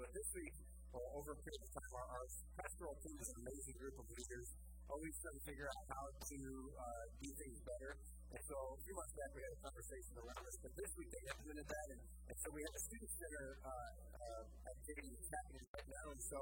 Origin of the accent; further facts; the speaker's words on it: United States; So many people think because I'm an American, I'm a Christian.